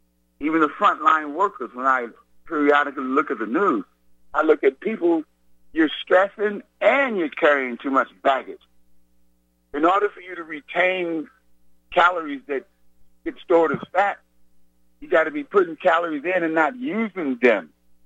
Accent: Missouri, United States; And I'm from Missouri.

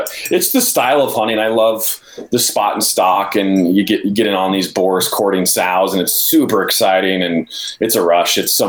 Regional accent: Montana, United States; And so I grew up bear hunting in Montana, you know, in the Gallatin, south of Bozeman there, Paradise Valley and that stuff.

